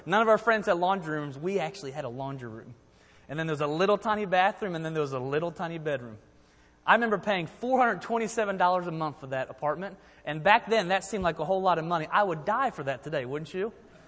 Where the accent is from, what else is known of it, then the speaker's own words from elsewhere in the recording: Maryland, United States; I'm from Maryland, and when I go back to Maryland, it's interesting.